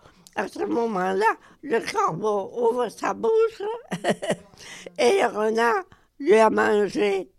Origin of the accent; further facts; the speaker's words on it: Pérignac, Nouvelle-Aquitaine, France; Et ma maman était d'ici. Et mon papa était d'ici. Moi, je suis de Pérignac.